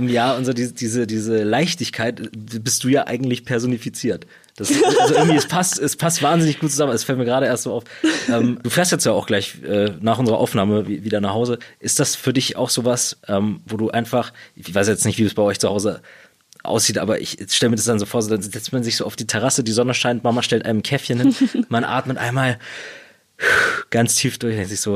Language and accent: German; Freiburg, Baden-Württemberg, Germany; nach Freiburg und denkst so, boah, ich freue mich gerade einfach so für meine Heimatregion